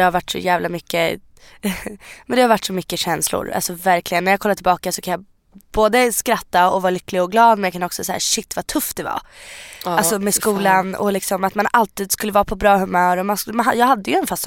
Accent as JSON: {"language": "Swedish", "country": "Sweden", "tie": "born or raised there", "said": "Jag är född i Sverige. Jag har bott i Sverige hela mitt liv. Liksom, jag kan svenska hur bra som helst."}